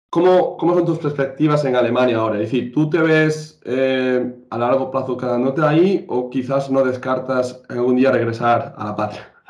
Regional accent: Galicia, Spain; mucho mejor que yo, que soy de Galicia

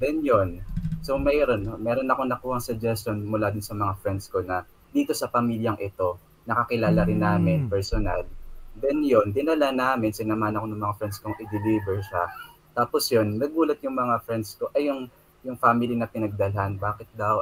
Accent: Calabarzon, Philippines; So, by the way, I'm from Quezon province pala.

